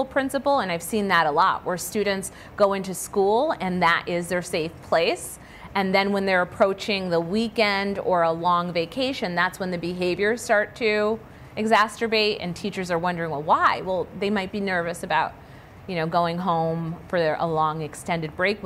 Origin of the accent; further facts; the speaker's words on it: Springfield, Massachusetts, United States; I love Springfield. I still live there. So I'm talking from a place of experience and knowing.